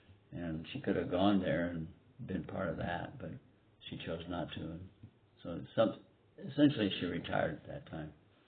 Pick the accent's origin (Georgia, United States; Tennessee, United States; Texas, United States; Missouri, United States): Missouri, United States; St. Louis; born there; I was born in St. Louis, Missouri